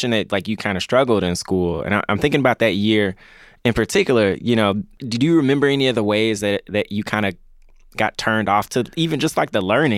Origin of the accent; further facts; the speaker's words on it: Memphis, Tennessee, United States; I grew up in Memphis City Schools, and the reality is the Memphis 13 made it possible for me to get a better education.